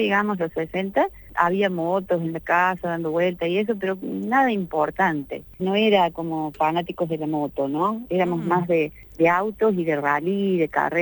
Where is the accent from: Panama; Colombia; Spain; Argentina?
Argentina; Córdoba; born there; Nací en la provincia de Córdoba. De hecho, estoy en este momento en el pueblo en el que nací, que se llama Cábanas, que está sobre Ruta 8, cerca de Venado Tuerto, pero es provincia de Córdoba.